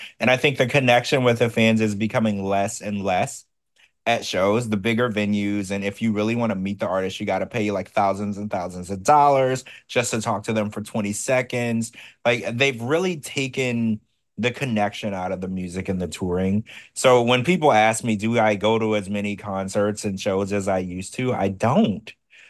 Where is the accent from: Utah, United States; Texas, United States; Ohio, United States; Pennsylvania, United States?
Ohio, United States; Cincinnati; yeah, I'm from Ohio, Cincinnati.